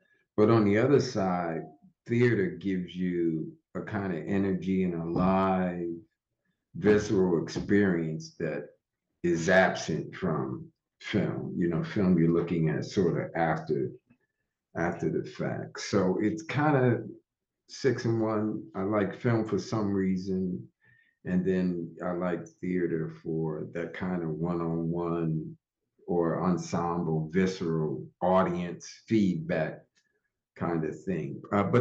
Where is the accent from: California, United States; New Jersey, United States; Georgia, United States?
New Jersey, United States; Somerset; growing up in Jersey, and I think one of the last places I lived there called Somerset, which is 40 miles outside of Manhattan, or 40-minute ride outside of Manhattan